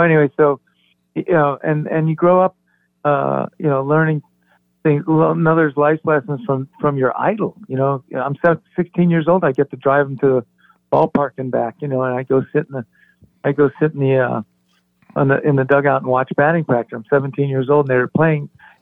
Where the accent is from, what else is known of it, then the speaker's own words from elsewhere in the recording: Silver Spring, Maryland, United States; You know, Ron, especially when I was growing up, I grew up in Silver Spring, Maryland.